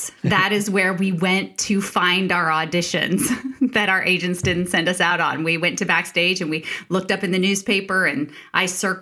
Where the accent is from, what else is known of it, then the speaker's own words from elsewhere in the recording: Indianapolis, Indiana, United States; moved away as an adult; I was born and raised in Indianapolis, well, in Indiana